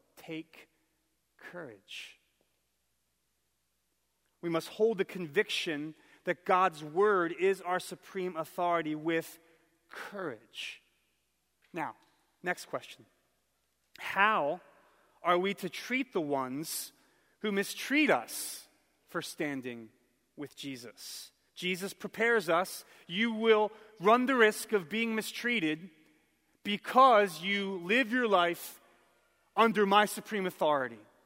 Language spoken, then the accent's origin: English; Philadelphia, Pennsylvania, United States; I'm from Philly. We fight.